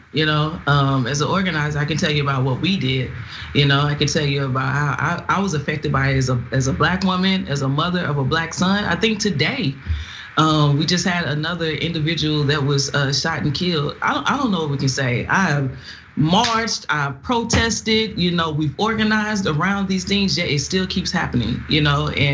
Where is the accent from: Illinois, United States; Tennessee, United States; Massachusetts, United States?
Tennessee, United States; Nashville; I am a native from Nashville, Tennessee, which is a rarity.